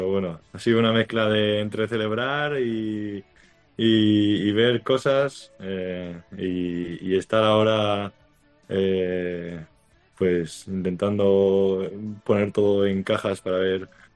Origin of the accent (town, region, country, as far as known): Zaragoza, Aragon, Spain